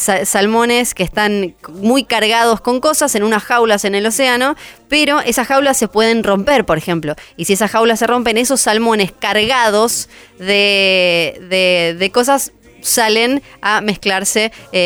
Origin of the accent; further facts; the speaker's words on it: Argentina; yo soy foina argentina, vengo de estar en Ushuaia